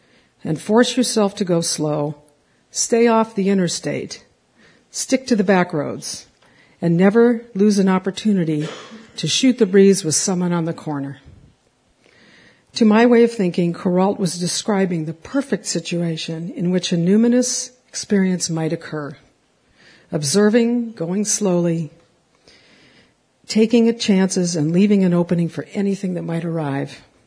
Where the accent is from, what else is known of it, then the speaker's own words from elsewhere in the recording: Los Angeles, California, United States; As a young girl growing up in Los Angeles, my family would often go to my Aunt Bessie and Uncle Filippo's house in North Hollywood.